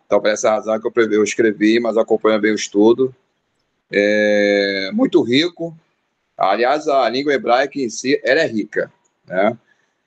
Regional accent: Rio de Janeiro, Brazil; accent: carioca; eu sou aqui do estado do Rio de Janeiro, acho que já perceberam meu sotaque, carioquês, né? Bem forte, né, meu sotaque.

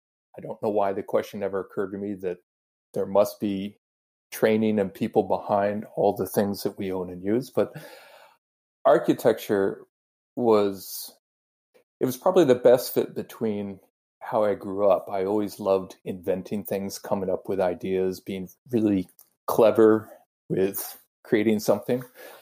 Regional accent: Houston, Texas, United States; but I'm originally from Houston, Texas. I was born there long before you were, and I grew up in a just very basic suburban neighborhood, played with my friends in the street.

